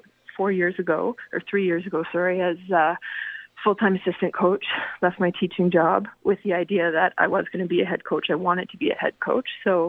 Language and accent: English; Calgary, Alberta, Canada; One, I have grown up in Alberta. I'm from Calgary, been a part of the Alberta basketball community for a long time